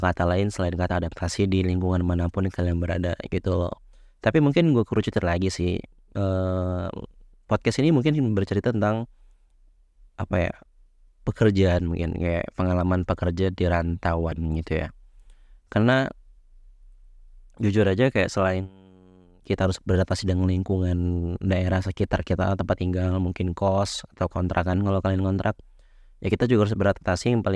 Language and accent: Indonesian; Palembang, South Sumatra, Indonesia; now in Jakarta, Indonesia; Kebetulan gue dapat rezeki di Jakarta. Dan sebenarnya gue dari Palembang gitu. Yang notabene ya Palembang bukan daerah-daerah banget sih. Sebenarnya udah ya udah termasuk kota maju juga.